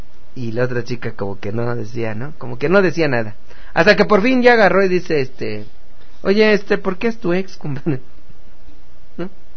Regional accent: San Luis Potosí, Mexico; Yo soy de San Luis Potosí.

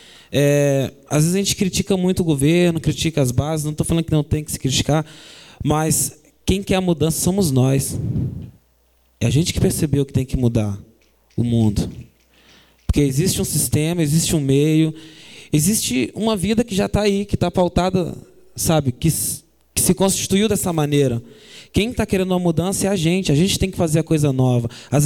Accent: Espírito Santo, Brazil; Venho do Espírito Santo, amém.

